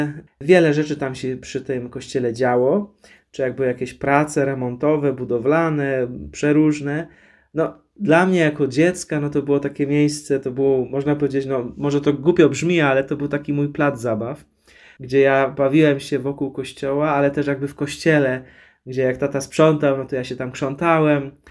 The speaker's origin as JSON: {"language": "Polish", "town": "Węglewice", "region": "Łódź Voivodeship", "country": "Poland", "tie": "born or raised there", "also_born_or_lived": "Wieruszów", "said": "I ja urodziłem się w Wieruszowie, ale wychowałem się, dzieciństwo spędziłem w takiej ładnej miejscowości Węglewice. To jest też właśnie dekanat wieruszowski."}